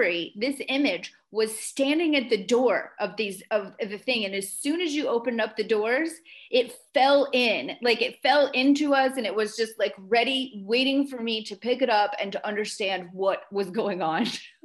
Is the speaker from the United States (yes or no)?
yes; Florida, United States; I grew up in South Florida, and we had a pool in my backyard, in all of my backyards, everywhere we lived, we had a pool.